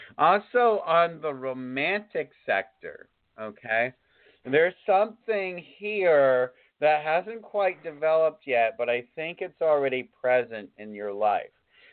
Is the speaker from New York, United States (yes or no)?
no; Florida, United States; I'm from the East Coast, so West Palm, you know, Pompano.